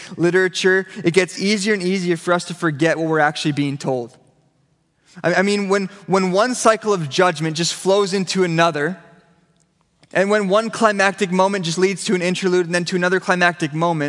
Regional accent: Ladner, British Columbia, Canada; Yeah, we grew up in Ladner, as I said.

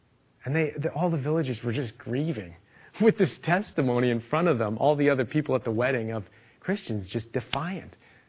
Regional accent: Glenlee, Manitoba, Canada; I grew up in Manitoba and it was cold in winter and I had an outdoor ice rink and we would skate whether it was minus 20 or minus 30 all Saturday. It was like hockey night in Glenlee, Manitoba.

